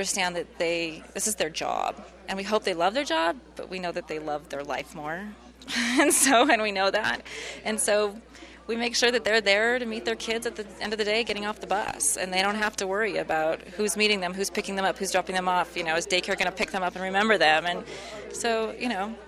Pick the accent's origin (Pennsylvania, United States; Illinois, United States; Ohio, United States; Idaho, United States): Idaho, United States; also born or lived in California; we're from Idaho, northern Idaho, and we moved to California for 5 years and came back home to be near family